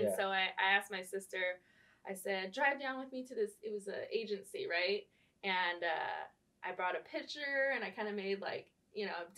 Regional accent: Riverside, California, United States; Riverside, California.

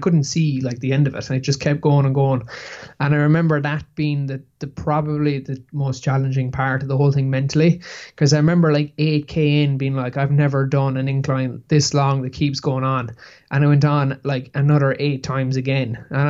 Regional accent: Ireland; as Irish people

